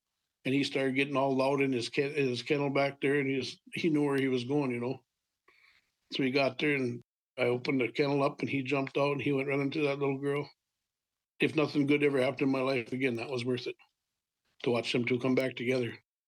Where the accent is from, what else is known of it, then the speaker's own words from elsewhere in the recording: Bena, Minnesota, United States; we grew up living in Bena behind a big fish there